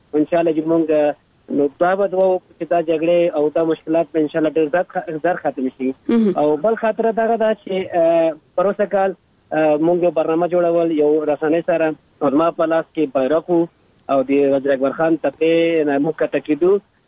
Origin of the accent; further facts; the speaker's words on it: Afghanistan; ځکه چې زه د افغانستان سیک یم.